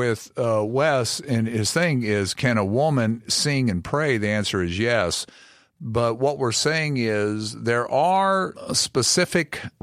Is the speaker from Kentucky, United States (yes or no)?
yes; Kentucky, United States; I'm from Kentucky